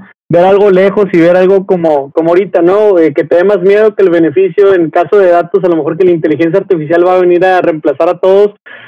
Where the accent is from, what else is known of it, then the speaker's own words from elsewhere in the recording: Monterrey, Nuevo León, Mexico; Aquí, para los que somos de Monterrey, es un museo de astronomía.